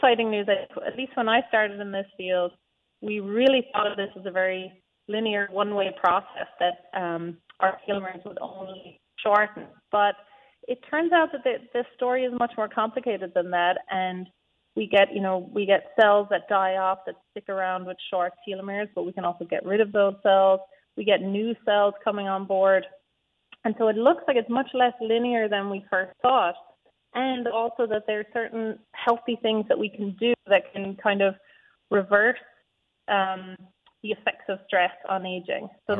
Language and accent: English; Ireland; now in San Francisco, United States; I'm actually in Ireland right now. That's my home country. I'm usually based at UCSF in San Francisco, but I'm spending some time back at home.